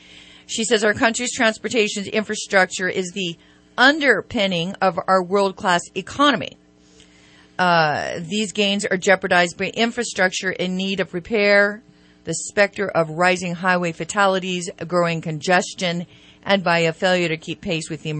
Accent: Pleasant Valley, California, United States; I remember growing up in Pleasant Valley, right outside of Placerville, we get snowed in for days.

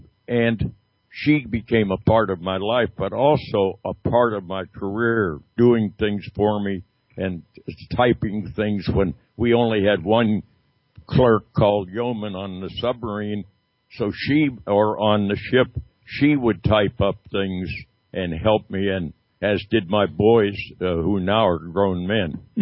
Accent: Pennsylvania, United States; when I was raised in Western Pennsylvania up through a time that I had a chance for a tryout with the Pittsburgh Pirates

